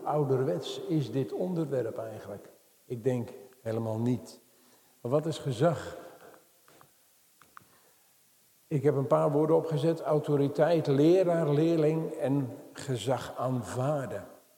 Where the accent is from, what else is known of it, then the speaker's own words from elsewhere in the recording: Ochten, Gelderland, Netherlands; ik kom uit Ochten. Plaats in de Betuwe.